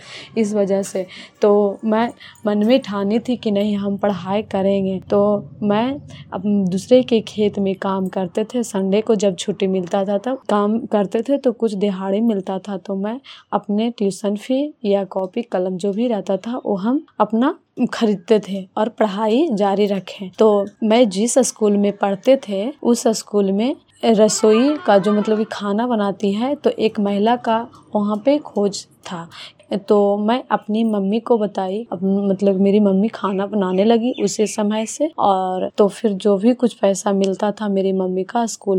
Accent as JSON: {"language": "Hindi", "region": "Bihar", "country": "India", "tie": "born or raised there", "said": "और मैं प्रखंड चंडी माधोपुर गांव की रहने वाली हूँ"}